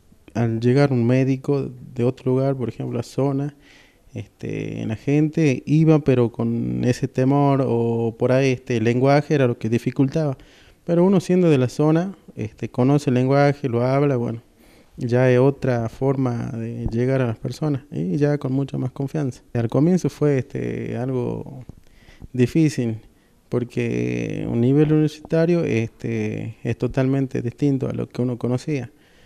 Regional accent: Alto de la Sierra, Salta, Argentina; Yo soy de Alto de la Sierra, a mí me tocaría trabajar en Alto de la Sierra

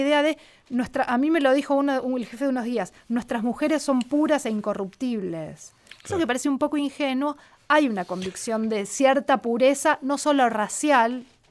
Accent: Argentina; hola, soy de Argentina.

